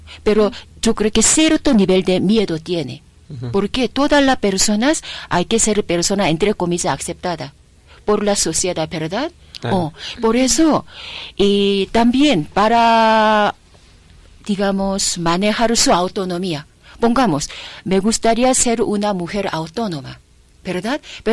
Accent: South Korea; como yo vengo de Corea, sociedad coreana, también sociedad, digamos, peruana, puneña

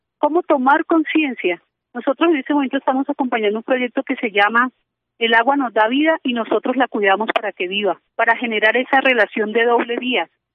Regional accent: Colombia; Yo no soy propiamente de una comunidad indígena, pero he vivido en medio de ellos. Soy colombiana y tenemos raíces indígenas, todos los colombianos y las colombianas.

